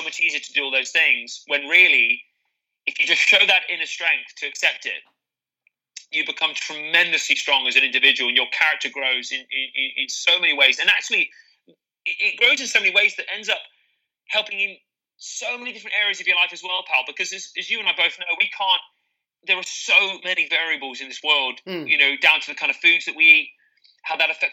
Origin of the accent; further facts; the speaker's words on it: South West England, United Kingdom; I'm from Devon, which is as I'm sure you're aware, is by the sea.